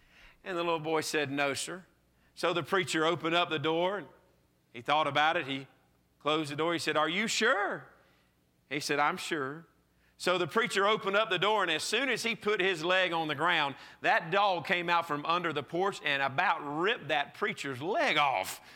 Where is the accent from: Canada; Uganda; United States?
United States; Georgia; accent: South Georgia; I'm from South Georgia, okay? If you can't tell from the accent by now, that's where this accent comes from. Good old South Georgia.